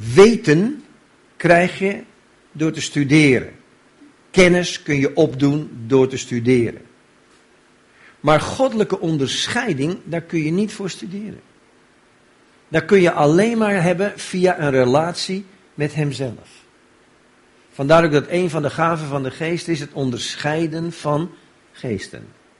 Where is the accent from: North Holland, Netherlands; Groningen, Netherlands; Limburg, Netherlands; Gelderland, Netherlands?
North Holland, Netherlands; Diemen; Ja, ik kom uit Diemen bij Amsterdam.